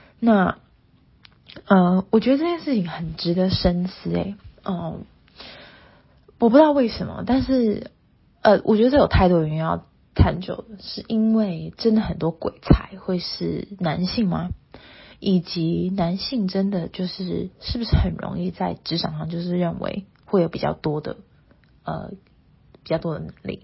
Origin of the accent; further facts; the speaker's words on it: Taipei, Taiwan; 我爸爸是台中人，在台湾的中部，然后我妈妈是我从小在台北长大，然后我妈妈的几个姐妹也都是在台北。